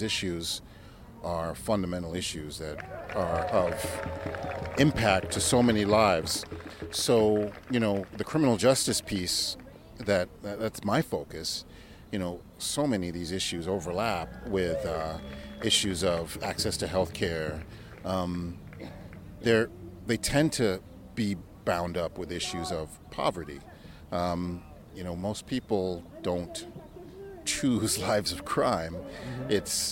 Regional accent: New York City, New York, United States; also born or lived in Jamaica; I grew up I'm an immigrant from Jamaica, but I mm-hmm. grew up in New York City, and that's where I started my schooling.

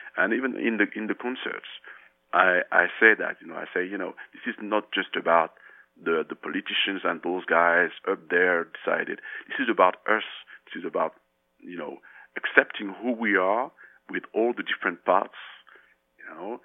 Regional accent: France; even though I grew up in France

